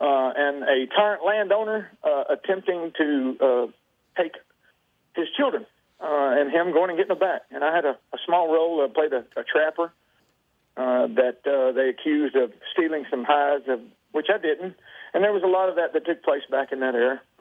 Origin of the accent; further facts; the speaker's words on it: Nashville, Tennessee, United States; Tennessee. I was born in Nashville, home of the Grand Ole Opry.